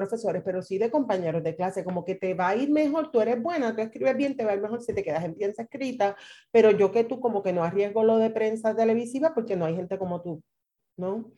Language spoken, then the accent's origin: Spanish; Aguadilla, Puerto Rico; yo soy de Aguadillas y varita de Aguadillas de escuela pública. Antes de irme a Río Piedras, estuve un año en Mayagüez